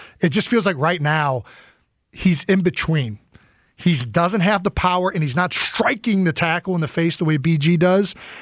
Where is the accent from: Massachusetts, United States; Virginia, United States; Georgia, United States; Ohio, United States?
Ohio, United States; Cleveland; Part of this is like growing up in Cleveland, I went through this firsthand and sure.